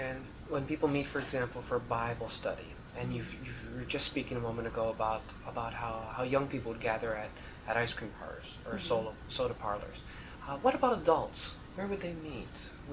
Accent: Binghamton, New York, United States; Well, I grew up in Binghamton, so...

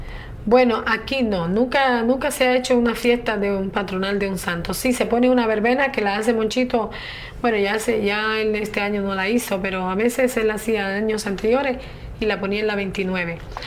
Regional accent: Guaynabo, Puerto Rico; now in New York, United States; yo vengo de Guaynabo, mi pueblo de Guaynabo

